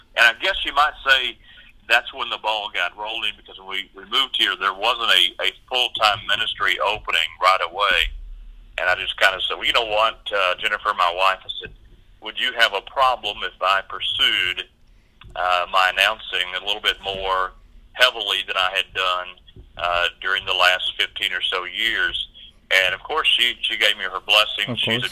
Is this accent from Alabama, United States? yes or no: yes; Jasper, Alabama, United States; But I grew up in Alabama.